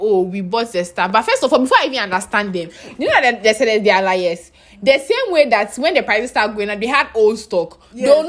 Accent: Ghana; Then from there, we got used to it. As Ghanaian as we are.

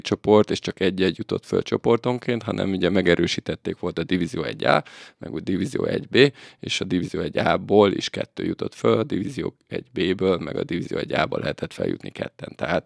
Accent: Dunaújváros, Fejér, Hungary; born there; Igen, Dunaújvárosban születtem én is, feleségem is, kisfiam is

